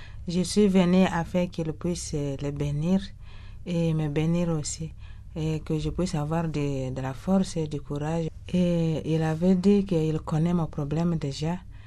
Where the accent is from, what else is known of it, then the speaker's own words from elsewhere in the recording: DR Congo; Je lui ai dit que je viens de la RDC